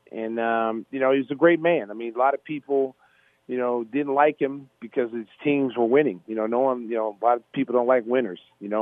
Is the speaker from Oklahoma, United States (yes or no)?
yes; Oklahoma, United States; growing up in Oklahoma, I never thought in a million years that I'd be in the Hall of Fame